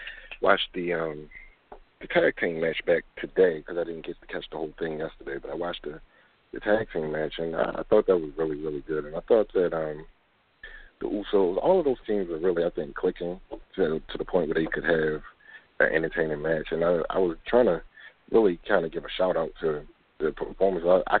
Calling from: Baltimore, Maryland, United States; from Baltimore.

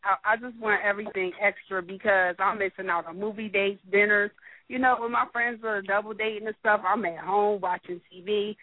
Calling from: Hollywood, California, United States; Hey, it's … I'm calling from Hollywood right now.

